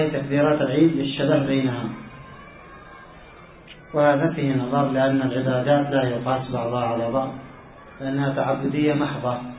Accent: Yemen; أما عندنا في اليمن فالشافعي مذهب الشافعي

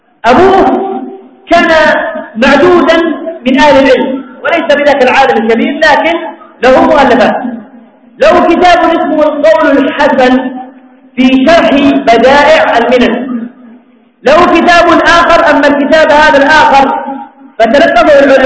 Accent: Yemen; وهذا خير دليل عندنا في اليمن

